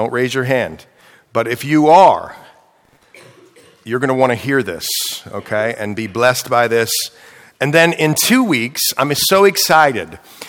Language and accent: English; Ohio, United States; I'm from Ohio. That's why I say that. Stayed up north.